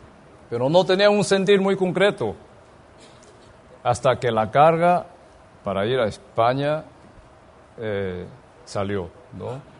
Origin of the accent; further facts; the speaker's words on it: Peru; also born or lived in Taiwan; Nací en Taiwán. Pero me crié en Perú. Y es por eso que hablo español.